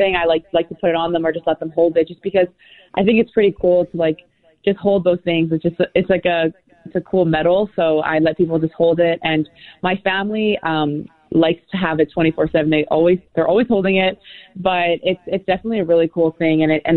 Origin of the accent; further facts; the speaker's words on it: Vancouver, British Columbia, Canada; because I'm from Vancouver